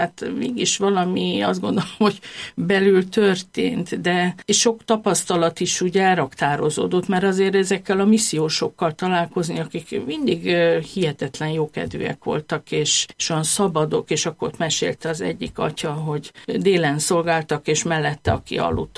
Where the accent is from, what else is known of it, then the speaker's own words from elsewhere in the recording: Sudan; Ideális körülmények között nőttem föl